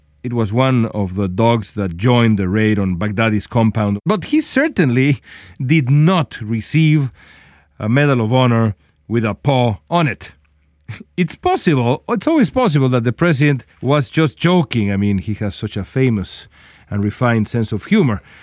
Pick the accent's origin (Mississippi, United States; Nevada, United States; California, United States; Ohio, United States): California, United States; Los Angeles; from Los Angeles, California.